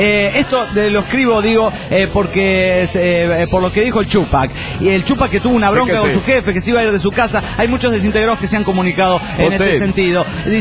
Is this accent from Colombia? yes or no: yes; Cartago, Valle del Cauca, Colombia; de Cartago del Valle, Colombia.